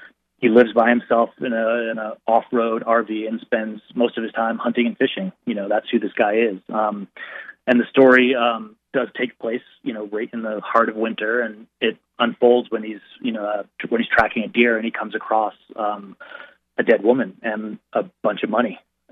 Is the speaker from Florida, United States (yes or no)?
no; Maine, United States; And I grew up in Maine, so I know the area and the environment.